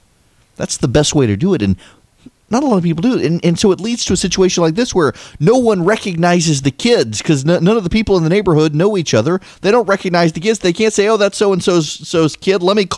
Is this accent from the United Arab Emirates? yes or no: yes; Dubai, United Arab Emirates; I grew up in Dubai, and we lived in a very safe, well, we didn't live in a gated community at all. We lived out in the middle of the city, but it was a subdivision of sorts of American families.